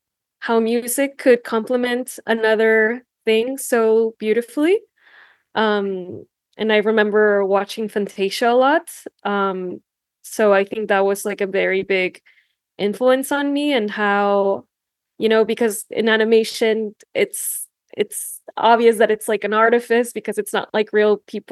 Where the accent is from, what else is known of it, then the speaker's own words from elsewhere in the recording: Tijuana, Baja California, Mexico; now in Los Angeles, United States; I'm a filmmaker from Tijuana, Baja California, currently living in Los Angeles.